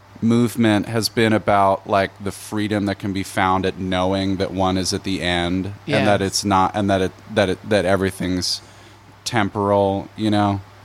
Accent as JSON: {"language": "English", "region": "Maryland", "country": "United States", "tie": "born or raised there", "said": "I grew up in Maryland."}